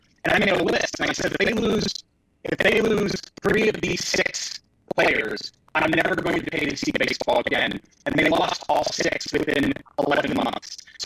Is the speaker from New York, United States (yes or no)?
no; Pittsburgh, Pennsylvania, United States; I grew up in Pittsburgh. I was a huge Pirates fan.